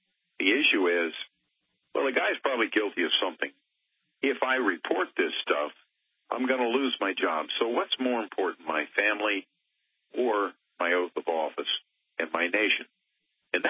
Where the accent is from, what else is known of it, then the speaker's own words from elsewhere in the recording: North Carolina, United States; I'm not sure about that because I'm from North Carolina